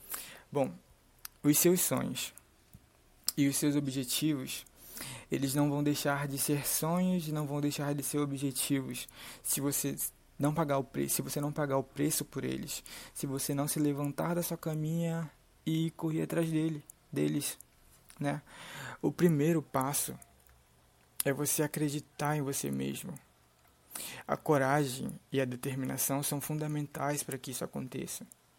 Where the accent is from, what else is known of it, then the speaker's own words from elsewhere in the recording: Manaus, Amazonas, Brazil; Eu tenho 21 anos, eu vou fazer 22 daqui a alguns dias. E eu sou de Manaus. Porém, todavia, entretanto, eu estou há mais ou menos 7 meses morando numa cidade no interior do Pará. Numa cidade pequena, que não tem muito a me oferecer.